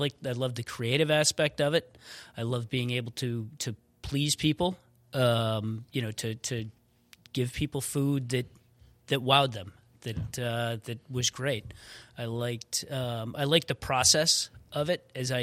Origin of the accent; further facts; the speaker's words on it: Buffalo, New York, United States; also born or lived in Colorado; So I went home. I grew up in Buffalo. I went home, kind of did a little bit of community college, worked in the ski shop that I worked in for a while, and a bunch of us that Christmas moved out to Vail.